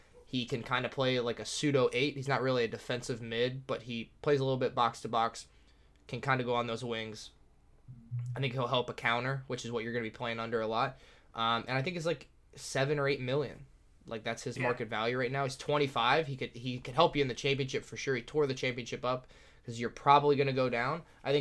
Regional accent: Ohio, United States; I'm from Ohio. I'm a Crew fan, so I'm joking.

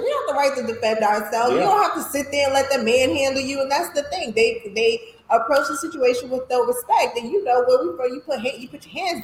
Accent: Jamaica; You know, I'm Jamaican, so, you know, the whole block could be, you'll get a beating from everybody.

